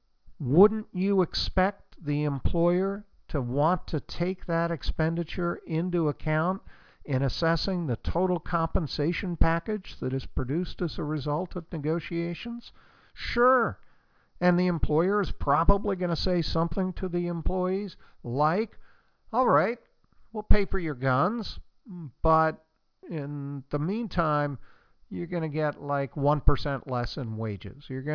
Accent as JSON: {"language": "English", "region": "Oregon", "country": "United States", "tie": "born or raised there", "said": "There's a rather notorious case in my home state of Oregon"}